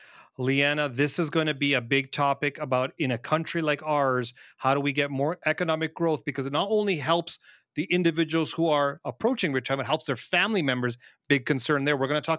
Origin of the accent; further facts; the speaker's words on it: Canada; it's a hard pill to swallow as a Canadian saying that my own country is a rounding error in the overall economic piece.